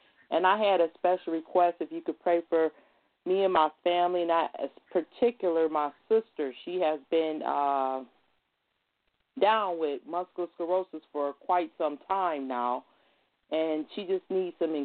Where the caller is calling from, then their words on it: Rockford, Illinois, United States; I'm calling from Rockford, Illinois.